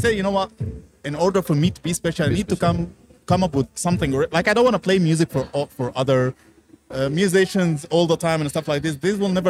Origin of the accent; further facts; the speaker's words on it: Egypt; that time I came from Egypt and I was a DJ in Egypt and everybody knows me.